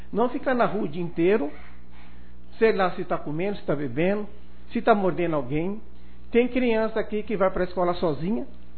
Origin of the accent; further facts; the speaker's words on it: São Paulo, Brazil; born there; now in Coronel Xavier Chaves, Brazil; eu sou nascido em São Paulo, minha família é daqui.